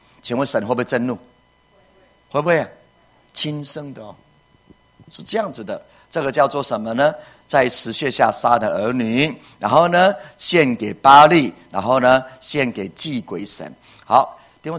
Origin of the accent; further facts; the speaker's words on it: Puli, Nantou County, Taiwan; 以前我在埔里啊长大的时候。